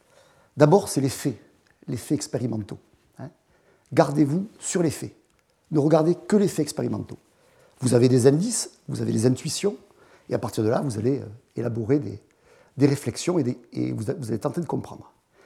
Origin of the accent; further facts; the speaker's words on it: Bordeaux, Nouvelle-Aquitaine, France; Donc je suis de Bordeaux, je suis chimiste du solide